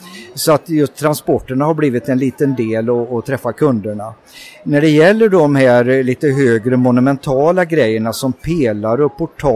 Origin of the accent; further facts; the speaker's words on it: Falköping, Västra Götaland County, Sweden; I det där området där tranorna håller till. brukar vi skryta om. Vi har ju det som turistmål. Min verkstad är belägen på en gård och jag har ju vuxit upp på den här gården.